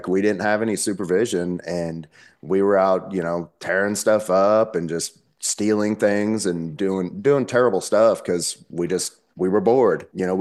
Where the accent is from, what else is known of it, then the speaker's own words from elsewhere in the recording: Las Vegas, Nevada, United States; also born or lived in New Jersey; So when I was born in New Jersey. When I was around 5 or 6 years old, my mom's loaded us up, all of us kids, up out of our bedroom window and loaded us in the bed of a pickup truck, and we moved to Las Vegas.